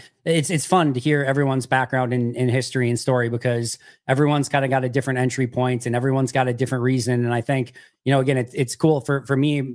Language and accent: English; Green Bay, Wisconsin, United States; I grew up I grew up in Green Bay, Wisconsin, about 15 minutes-ish from Lambeau Field. My parents had season tickets.